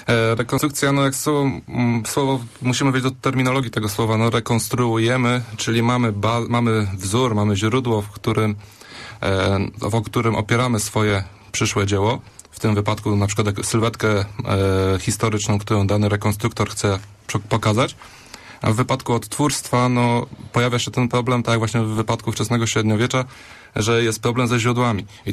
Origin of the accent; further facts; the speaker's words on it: Poznań, Greater Poland Voivodeship, Poland; jako tutaj poznaniacy Wielkopolanie